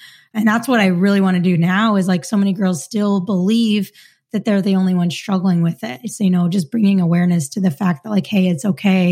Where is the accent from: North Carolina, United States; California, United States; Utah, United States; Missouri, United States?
Utah, United States; And then I transferred back to my home state, Utah State, to finish out my last 3 years.